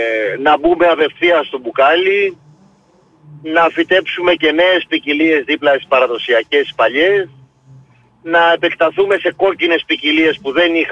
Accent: Mytikas, Central Greece, Greece; Το χωριό που κατάγομαι από το Μύτικα της Εύβοιας, στη Χαλκίδα το λένε Αμπέλια.

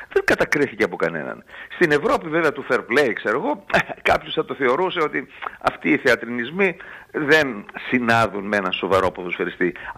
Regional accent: Volos, Thessaly, Greece; Ολυμπιακός Βόλο, ας πούμε, να πω, από την πατρίδα μου.

